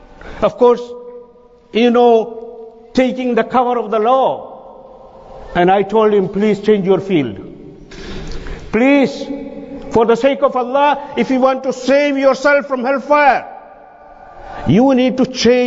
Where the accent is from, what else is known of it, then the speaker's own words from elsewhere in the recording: India; I come from India